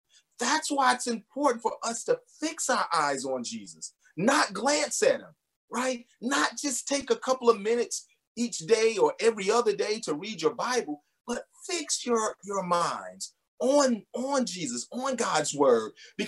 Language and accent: English; Selma, Alabama, United States; Growing up in Selma, Alabama, it was extremely difficult because there was so much prejudice and racial divide. Went to all black high school, all black college because of that, right?